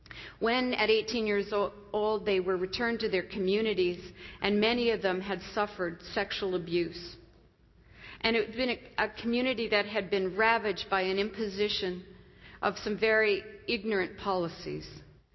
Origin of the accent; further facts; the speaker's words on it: Canada; And I'm a Canadian.